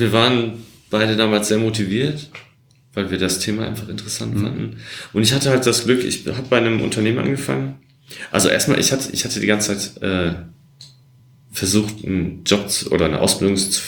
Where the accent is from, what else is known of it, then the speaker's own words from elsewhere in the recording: Essen, North Rhine-Westphalia, Germany; now in Berlin, Germany; Ich bin im Ruhrgebiet groß geworden, in Essen. Mhm. Und irgendwann bin ich nach Berlin gezogen.